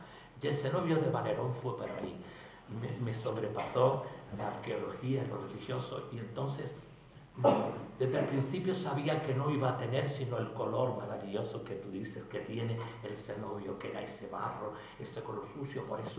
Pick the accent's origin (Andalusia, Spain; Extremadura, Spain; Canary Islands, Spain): Canary Islands, Spain; que he tenido conciencia siempre como canario, quedándome aquí, trabajando aquí, para aquí. Entonces, he llegado a ver que soy religioso.